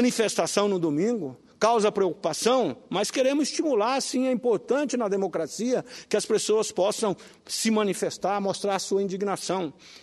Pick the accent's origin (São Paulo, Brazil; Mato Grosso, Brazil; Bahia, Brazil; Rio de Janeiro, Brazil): Mato Grosso, Brazil; Rondonópolis; na minha cidade natal, mas que Vossa Excelência também lá vive, a cidade de Rondonópolis.